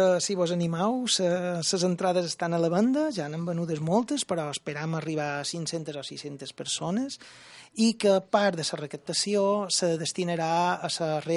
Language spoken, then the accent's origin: Catalan; Balearic Islands, Spain; Mallorca és com és i tots som mallorquins